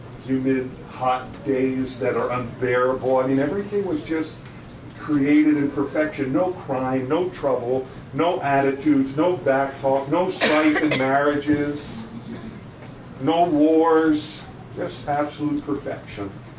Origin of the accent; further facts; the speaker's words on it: New York City, New York, United States; I grew up in New York City. I live just a few minutes outside of Manhattan now.